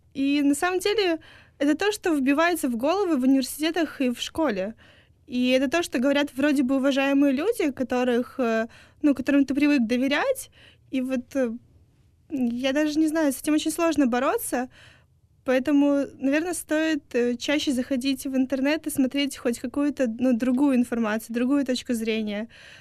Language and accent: Russian; Yalta, Crimea, Ukraine; moved away as an adult; now in Kyiv, Ukraine; Я переехала из Ялты на первом курсе в Киев сразу после оккупации